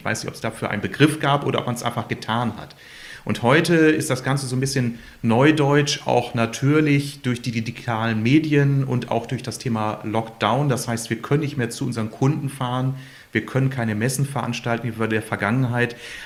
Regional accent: Bielefeld, North Rhine-Westphalia, Germany; born there; now in Herford, Germany; gebürtiger Bielefelder, lebe jetzt in Herford

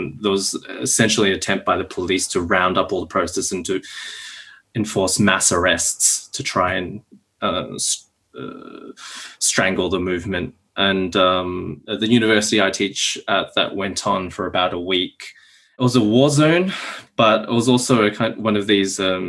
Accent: Australia; And I come from Australia, you know, a relatively safe country from this middle-class background

